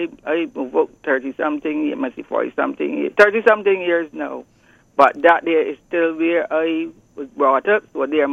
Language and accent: English; Saint Michael, Barbados; I was raised in Kiewood, Tichburn.